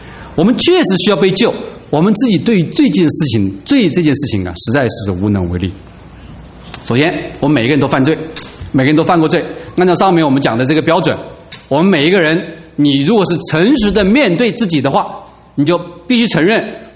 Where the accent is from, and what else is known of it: China